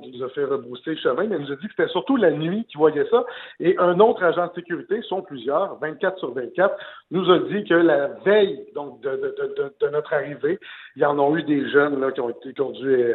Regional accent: Saint-Eustache, Quebec, Canada; tu sais, je viens de Saint-Eustache, hein? C'est un peu le Constantinople d'aujourd'hui.

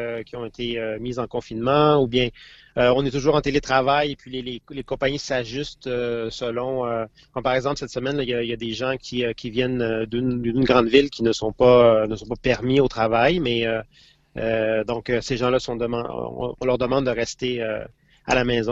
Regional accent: Montreal, Quebec, Canada; moved away as an adult; now in Billund, Denmark; Oui, je suis de Montréal.

